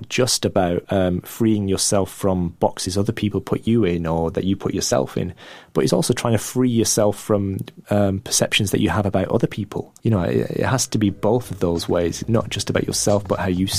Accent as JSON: {"language": "English", "country": "India", "accent": "Indian", "first_language": "Gujarati", "second_language": "English", "said": "when I was 6 years old, I was ashamed of the fact that I spoke Gujarati. I was ashamed of my Indian accent. I was ashamed that I ate curry at home."}